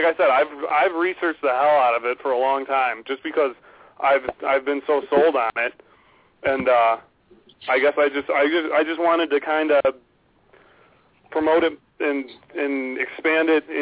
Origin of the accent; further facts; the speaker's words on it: Chicago, Illinois, United States; I'm from Chicago, and kind of take it from there.